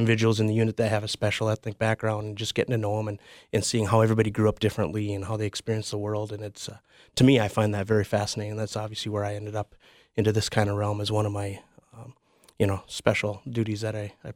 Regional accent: Cloquet, Minnesota, United States; I grew up in the Duluth area, just outside of Duluth, around Cloquet and Renshaw specifically. It's just a small little town south of Cloquet, which most people probably won't know where it is, but just outside of Duluth.

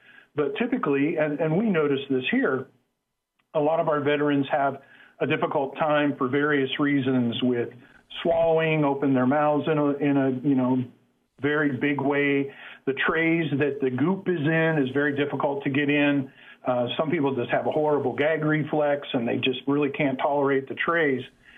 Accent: Ohio, United States; also born or lived in Oklahoma; now in Minneapolis, United States; My wife is a Northern California girl, and, of course, I was born and raised in Ohio, and we missed the snow.

